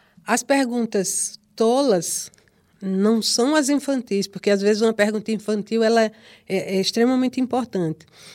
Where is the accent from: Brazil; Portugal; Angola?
Brazil; Natal, Rio Grande do Norte; que é da minha terra. É de Natal